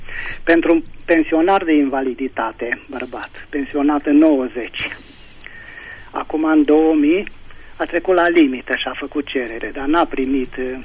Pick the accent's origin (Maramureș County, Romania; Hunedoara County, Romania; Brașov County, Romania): Brașov County, Romania; Brașov; Știți, sunt din Brașov